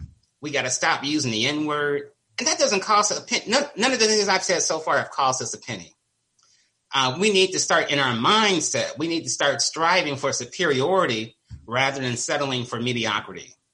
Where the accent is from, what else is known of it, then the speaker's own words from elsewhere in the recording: Oakland, California, United States; I'm from Oakland, when you go into the black neighborhoods, we have some of the most beautiful homes